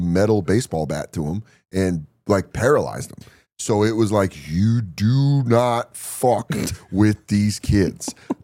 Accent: Aurora, Colorado, United States; When I was a freshman in high school, where I grew up in Southeast, I grew up in Aurora, which is like Southeast Denver.

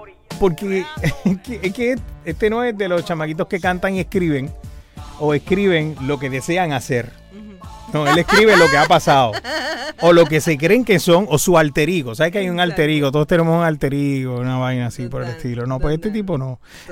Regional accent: Miami Beach, Florida, United States; born there; Yo nací en Miami Beach

